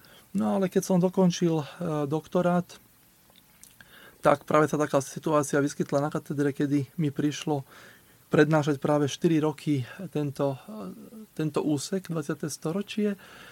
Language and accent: Slovak; Gemer, Slovakia; keďže pochádzam z Gemera